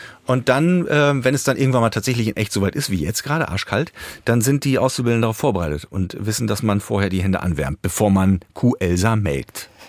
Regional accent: East Germany, Germany; weil ich bin in der DDR groß geworden

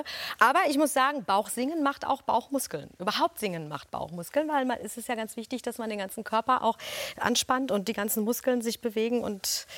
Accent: North Rhine-Westphalia, Germany; ich komme ja gebürtig aus dem Ruhrgebiet.

